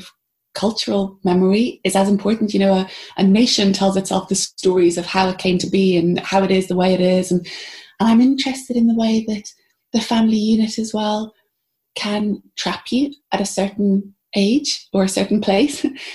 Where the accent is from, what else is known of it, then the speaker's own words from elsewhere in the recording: Belfast, Northern Ireland, United Kingdom; it took me a while to trust that the stories I had to tell of growing up in Belfast at that time were worthy of being told